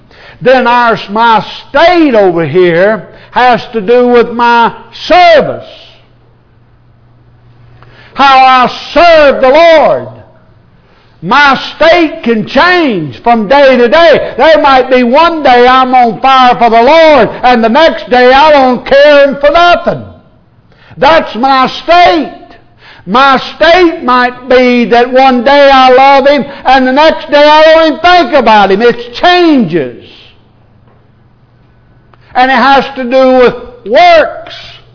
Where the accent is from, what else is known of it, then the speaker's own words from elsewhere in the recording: Boston, Massachusetts, United States; They can talk Boston. We're from Boston.